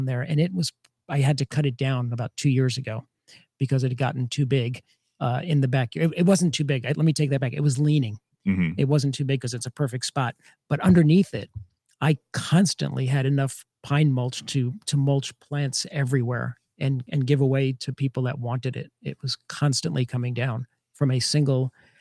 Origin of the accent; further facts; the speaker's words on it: New York, United States; Where I grew up in New York, we had some pine barrens like that, and there were wild blueberries growing around it.